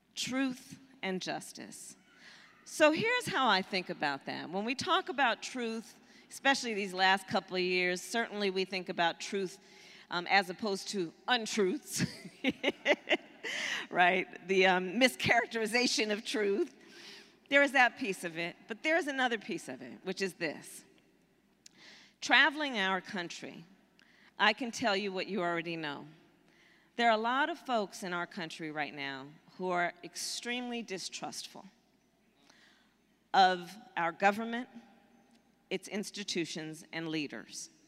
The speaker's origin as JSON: {"language": "English", "town": "Oakland", "region": "California", "country": "United States", "tie": "born or raised there", "said": "It was literally 7 weeks ago today that we announced our campaign in my hometown of Oakland, California."}